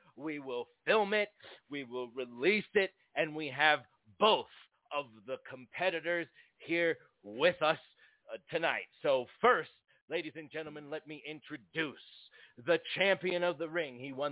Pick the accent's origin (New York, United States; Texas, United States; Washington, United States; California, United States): New York, United States; Brooklyn; born there; And then I have some friends in New York, because I was born in Brooklyn, New York.